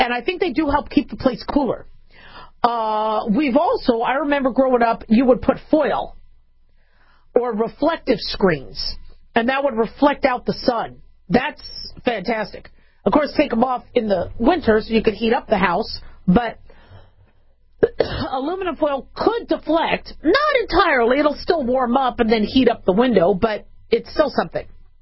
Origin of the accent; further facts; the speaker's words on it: Phoenix, Arizona, United States; also born or lived in Las Vegas, United States; Because I grew up in Phoenix and Vegas, and unless it's 120 degrees, I don't get bothered by it.